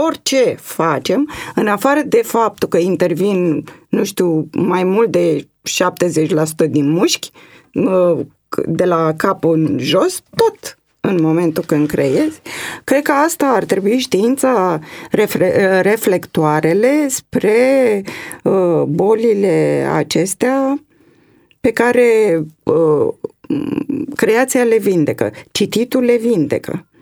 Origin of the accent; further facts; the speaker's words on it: Romania; să am o carte corectă din punct de vedere literar și al limbii române. Pentru că suntem